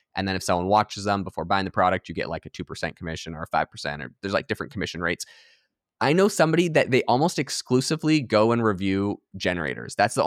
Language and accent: English; Canada; growing up in Canada